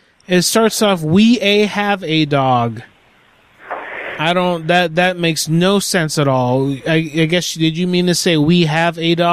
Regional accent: Oregon, United States; now in Tennessee, United States; No, I'm in Tennessee. I'm from Oregon, but I'm in Tennessee.

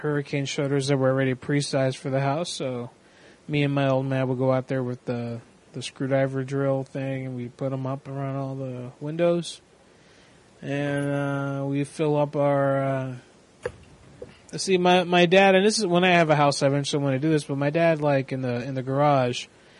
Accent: Florida, United States; now in Long Island, United States; It's in Long Island. See, I'm from Florida originally.

